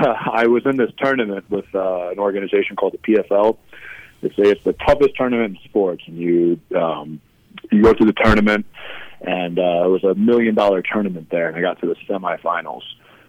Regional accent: Midwest, United States; now in Denver, United States; this is a big reason I moved out to Denver. You know, I'm from the Midwest originally

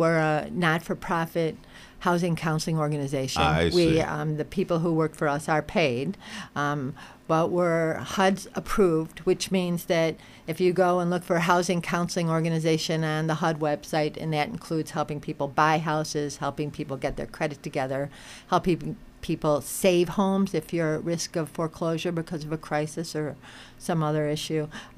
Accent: Chicago, Illinois, United States; born there; I was born on the southwest side of Chicago.

